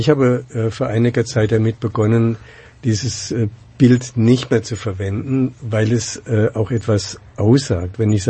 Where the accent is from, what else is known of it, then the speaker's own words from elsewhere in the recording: Germany; dass ich mich als jemand sehe, der in Deutschland lebt. Gut, ich bin auch Deutscher, aber Es ist ja auch ein Zufall, dass ich in Deutschland geboren bin nach dem Krieg.